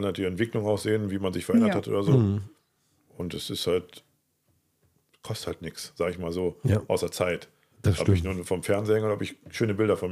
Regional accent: Salzgitter, Lower Saxony, Germany; Ich bin aus Salzgitter und um ehrlich zu sein, was ist nicht schöner als Salzgitter?

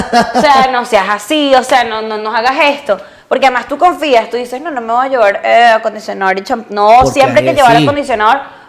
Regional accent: Venezuela; Porque soy de Venezuela.

